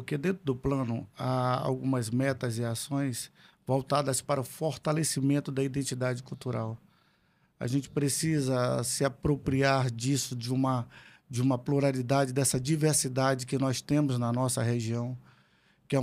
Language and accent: Portuguese; Amazonas, Brazil; somos caboclos, sim. Somos indígenas, sim. Sou amazonense, sou daqui.